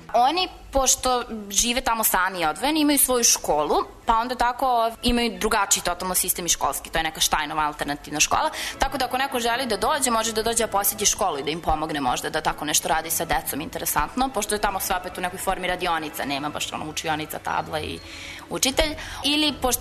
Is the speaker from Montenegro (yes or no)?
no; Serbia; dolazim iz Srbije koja ima dosta sela.